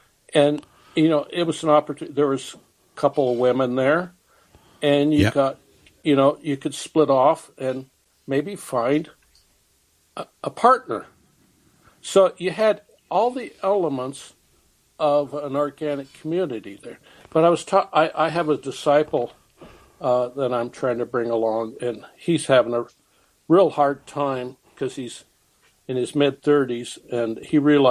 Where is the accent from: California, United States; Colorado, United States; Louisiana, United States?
Colorado, United States; I'm from Colorado. I'm native from Colorado.